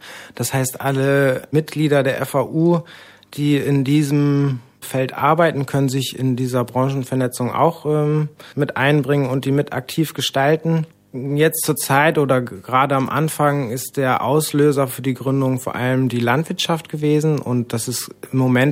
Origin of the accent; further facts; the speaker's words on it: Oberweimar, Hesse, Germany; Und ich komme aus Oberweimar, das ist ein kleines Dorf zwischen Marburg und Gießen